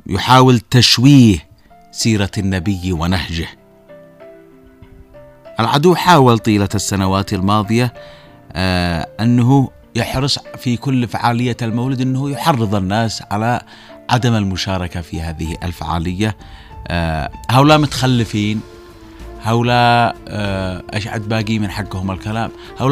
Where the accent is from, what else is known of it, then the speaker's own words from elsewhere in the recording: Yemen; النبي ميزنا نحن كشعب يمني في أحاديثه